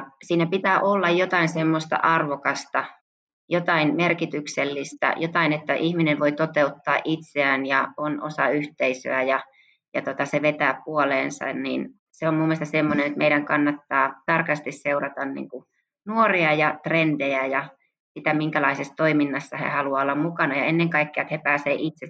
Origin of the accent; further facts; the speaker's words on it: Kauhajoki, South Ostrobothnia, Finland; mä oon kotoisin Kauhajoelta Pohjanmaalta ja Kauhajoen Karhu on mun kasvattajaseura ja mä pelasin siellä lentopalloa, pesäpalloa, jalkapalloa ja yleisurheilija